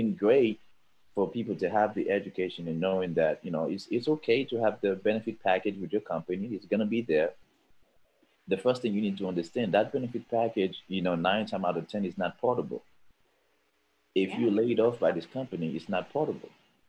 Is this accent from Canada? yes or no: no; Haiti; I'm from Haiti.